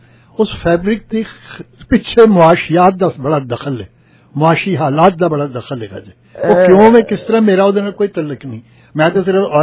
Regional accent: Lahore, Punjab, Pakistan; جب میں لاہور سے آیا تھا, جب بچپن کی بات کر رہا ہوں

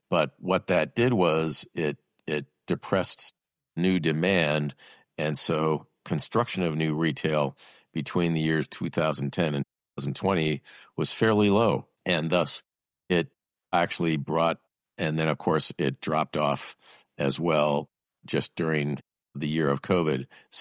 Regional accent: Oshkosh, Wisconsin, United States; The mall where I grew up in Oshkosh was actually closed down and foreclosed on many years ago.

